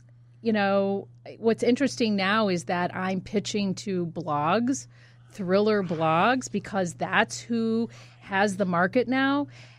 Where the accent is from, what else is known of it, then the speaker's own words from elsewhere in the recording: Chicago, Illinois, United States; I come from Chicago where there are murders all the time.